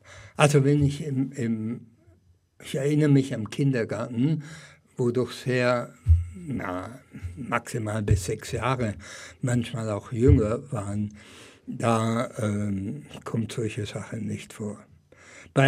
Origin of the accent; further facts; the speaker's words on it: Baden-Württemberg, Germany; Aber ich bin ja im Schwäbischen aufgewachsen